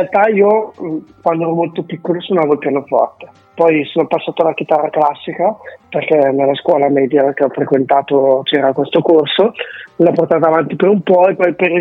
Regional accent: Lombardy, Italy; No, io sono dalla Bassa Bergamasca.

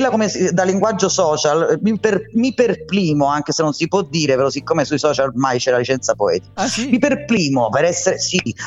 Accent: Calabria, Italy; io vengo da Calabria e cominciai con degli amici, con dei gruppetti locali

